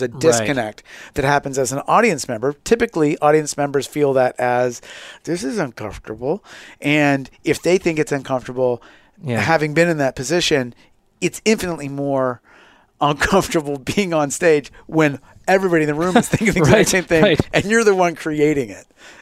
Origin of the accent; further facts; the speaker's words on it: Santa Rosa, California, United States; So as I started PE teaching back in my hometown of Santa Rosa in 1996, I also started my stand-up career.